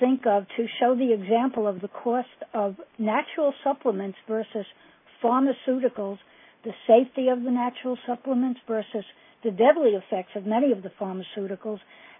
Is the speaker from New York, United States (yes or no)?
yes; New York, United States; now in Boston, United States; I'm a New Yorker, but I've been here 10 years.